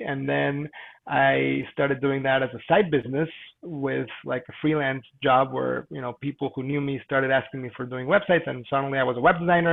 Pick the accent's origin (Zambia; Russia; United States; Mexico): Mexico; Mexico City; And I am from Mexico City myself, so I'm definitely exposed to, let's say, international things.